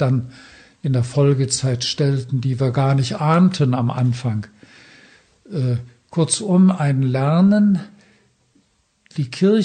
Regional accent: Silesian Voivodeship, Poland; Meine Mutter, wir stammen aus Schlesien, die Mutter aus ganz einfachen Verhältnissen.

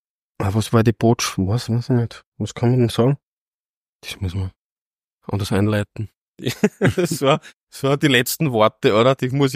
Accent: Vienna, Austria; moved away as an adult; also born or lived in Salzburg; Nein, ich bin aus Wien Simmering.

